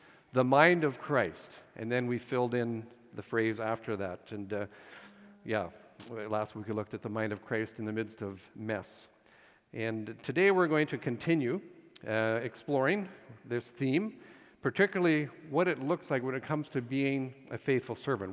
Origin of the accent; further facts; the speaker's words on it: Fort St. John, British Columbia, Canada; When I was growing up in Fort St. John